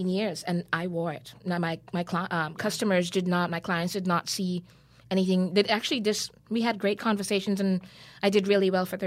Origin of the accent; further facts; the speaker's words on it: Canada; My mom is extremely, extremely Christian. We're from Canada.